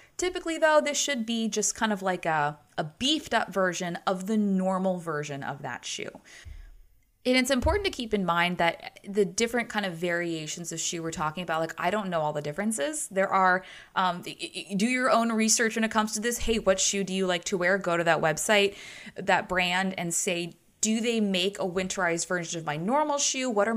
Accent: United States; That's kind of where, as an American and our Fahrenheit system

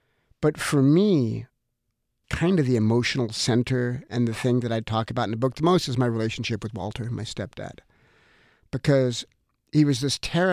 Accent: Australia; now in United States; And, we came from Australia to America because we were an Australian family. We were in New York for 4 years while he completed his assignment at the Australian consulate. And then we were to return to Australia where we were going to live our Australian lives.

